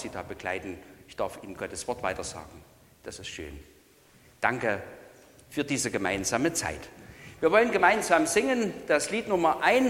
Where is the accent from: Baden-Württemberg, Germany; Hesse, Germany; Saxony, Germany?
Saxony, Germany; Pöhla; ich komme aus Pöhla, ich bin Diakon